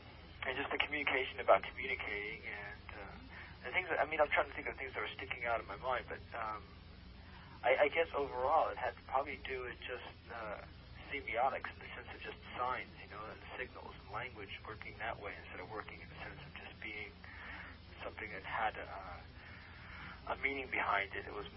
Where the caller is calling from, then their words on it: Ontario, Canada; I'm calling from Ontario.